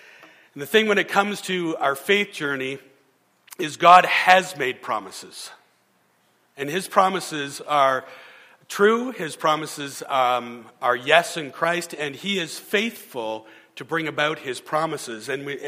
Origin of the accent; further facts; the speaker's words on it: Canada; We're from Canada.